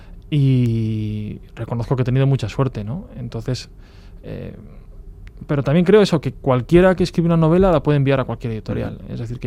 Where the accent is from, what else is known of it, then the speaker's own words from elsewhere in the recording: Burgos, Castile and León, Spain; yo soy de Burgos